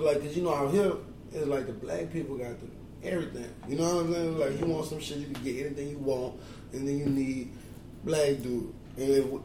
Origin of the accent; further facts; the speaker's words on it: Miami, Florida, United States; I'm from Miami.